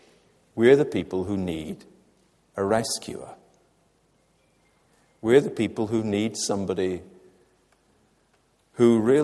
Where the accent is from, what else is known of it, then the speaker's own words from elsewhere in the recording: Yorkshire and the Humber, United Kingdom; Where I grew up in Yorkshire, the east coast of Yorkshire was serviced by RAF Leconfield.